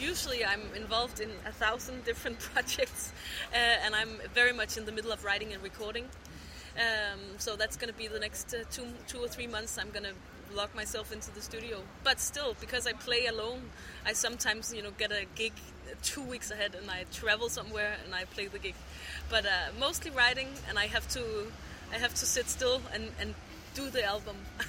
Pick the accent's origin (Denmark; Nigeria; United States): Denmark; Copenhagen, Capital Region; I grew up in Copenhagen, Denmark.